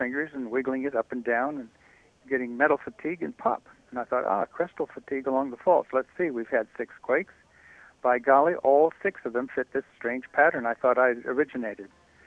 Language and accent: English; Glen Ellen, California, United States; including my hometown of Glen Ellen.